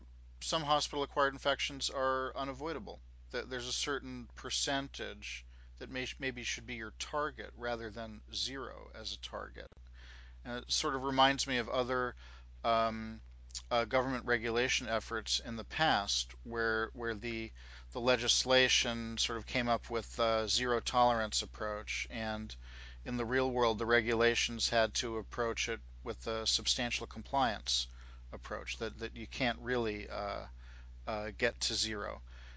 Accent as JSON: {"language": "English", "region": "Massachusetts", "country": "United States", "said": "So, my home state of Massachusetts has just recently passed legislation"}